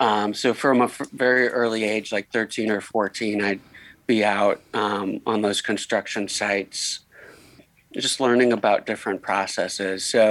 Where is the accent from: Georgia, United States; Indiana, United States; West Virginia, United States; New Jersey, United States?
Indiana, United States; Gary; So I'm a local artist, born and raised in Gary here.